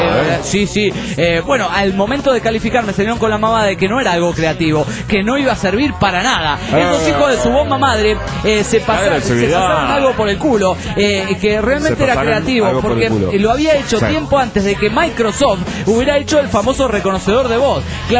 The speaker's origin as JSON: {"language": "Spanish", "town": "Monterrey", "region": "Nuevo León", "country": "Mexico", "said": "de Monterrey, Nuevo León, México."}